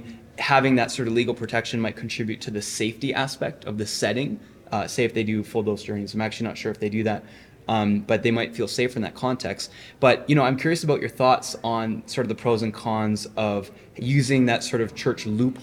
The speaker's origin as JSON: {"language": "English", "country": "Canada", "said": "being Canadian, crossing the border"}